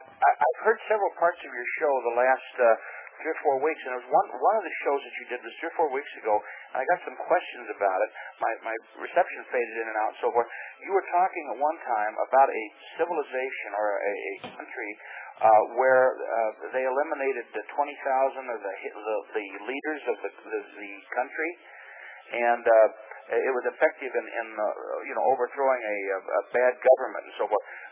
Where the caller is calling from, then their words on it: Detroit, Michigan, United States; I'm calling you from Detroit area here.